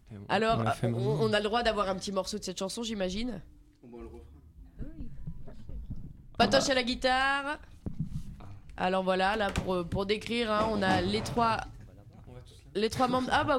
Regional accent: France; Moi, je suis française, donc il y a des expressions belges que j'adore et que je connais pas.

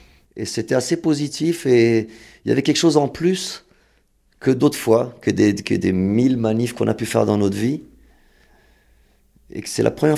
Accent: France; born there; Nous, on est nés en France, dans le pays du tout nucléaire.

